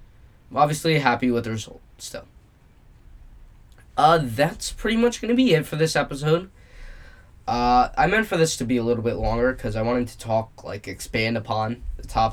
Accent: United States; which is big around here, especially since I'm from the United States.

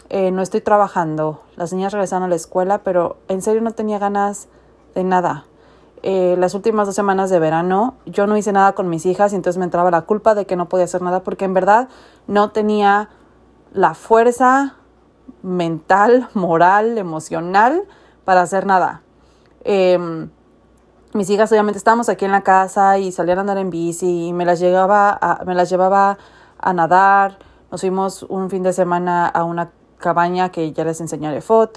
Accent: Mexico City, Mexico; como típica chilanga que soy, fui una vez.

